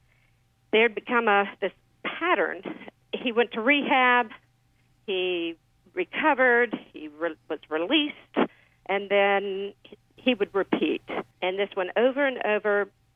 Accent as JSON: {"language": "English", "region": "Louisiana", "country": "United States", "tie": "born or raised there", "said": "So I spent my middle school and high school years growing up in Louisiana, and then I couldn't leave."}